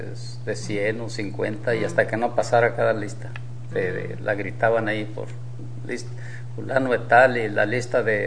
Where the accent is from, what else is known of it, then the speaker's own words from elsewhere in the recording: Jalisco, Mexico; Y ahí pasé mi niñez en Jalisco. Uh-huh. Ahí yo soy de Jalisco.